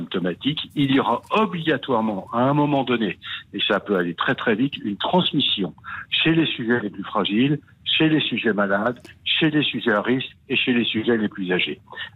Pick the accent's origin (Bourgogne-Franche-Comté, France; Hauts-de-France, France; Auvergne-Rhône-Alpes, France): Hauts-de-France, France; Lille; Écoutez, je suis un vrai Lillois